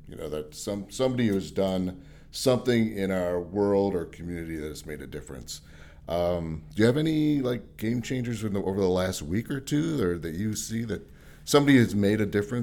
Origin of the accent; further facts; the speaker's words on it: Chicago, Illinois, United States; now in Houston, United States; I grew up in the Chicago area. I grew up a Chicago Blackhawks fan, hockey. So we don't see much hockey down here in the Houston area.